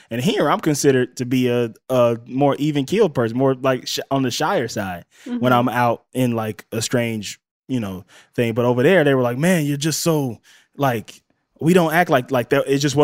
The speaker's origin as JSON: {"language": "English", "region": "Mississippi", "country": "United States", "said": "I'm from Mississippi, and I haven't had an experience like that."}